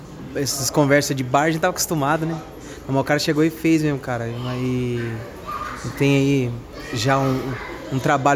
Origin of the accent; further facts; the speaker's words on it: Itaberá, São Paulo, Brazil; now in Campinas, Brazil; eu vim de Itaberá pra cá. E a gente se encontrou aqui em Capivari.